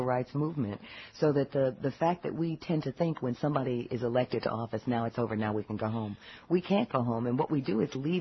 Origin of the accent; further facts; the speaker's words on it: Detroit, Michigan, United States; also born or lived in Washington, D.C.; now in Atlanta, United States; That really runs through all my work because I grew up in Detroit. I moved to D.C. I went to school at Howard, and now I live in Southwest Atlanta.